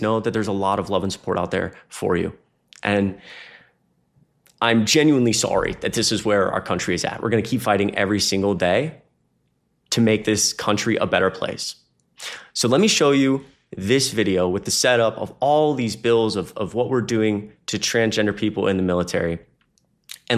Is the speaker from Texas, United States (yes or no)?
no; Georgia, United States; I was born and raised in Georgia